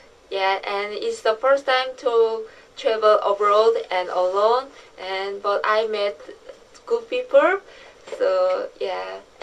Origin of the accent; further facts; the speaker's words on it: South Korea; now in Kentucky, United States; I'm from South Korea and I'm attending in ESL in Kentucky and now I come to Boston to travel in spring break.